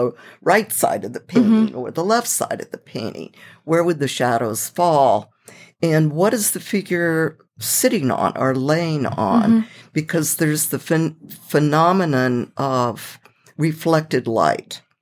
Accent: California, United States; I consider it kind of important to my biography that I'm a Californian and a fourth generation Californian

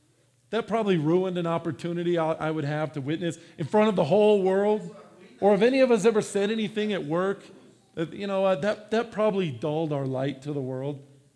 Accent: United States; And I'm an American. Don't trample my rights.

